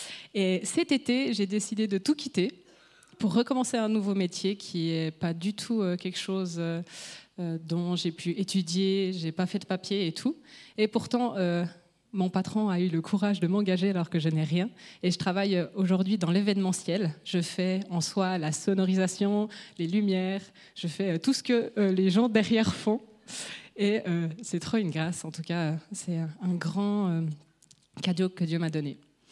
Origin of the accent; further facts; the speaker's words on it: Vaud, Switzerland; now in Ballaigues, Switzerland; j'ai 29 ans, je suis originaire de la vallée de Joux et j'habite actuellement à Balègue. J'ai osé déménager de la vallée, ouhou.